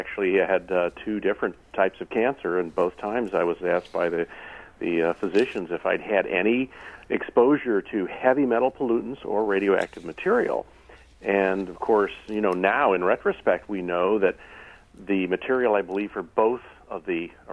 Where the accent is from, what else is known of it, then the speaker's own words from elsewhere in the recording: St. Louis, Missouri, United States; I grew up right here in the St. Louis area.